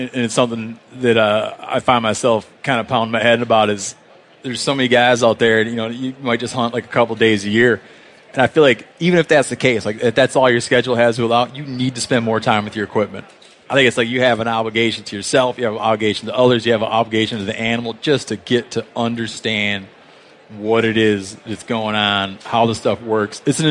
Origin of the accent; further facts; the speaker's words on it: Michigan, United States; like I grew up in Michigan